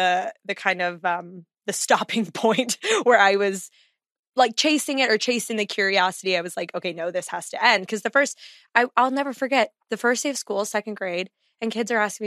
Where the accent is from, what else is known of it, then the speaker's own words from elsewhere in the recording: Texas, United States; Yeah, I have rejected my Texas roots long enough